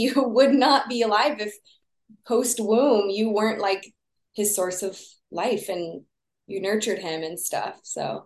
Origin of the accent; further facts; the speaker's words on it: Texas, United States; I grew up in Texas, so very like fruitful summers.